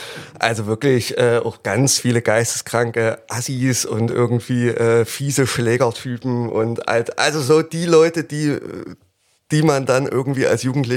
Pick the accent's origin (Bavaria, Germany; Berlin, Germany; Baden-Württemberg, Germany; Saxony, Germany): Saxony, Germany; Dresden; bin 32 Jahre alt, auch geboren und aufgewachsen in Dresden.